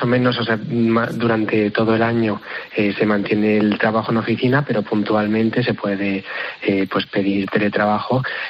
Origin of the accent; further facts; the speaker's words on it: Burgos, Castile and León, Spain; now in Madrid, Spain; yo como burgalés la verdad que me he sentido muy oprimido por el calor de Madrid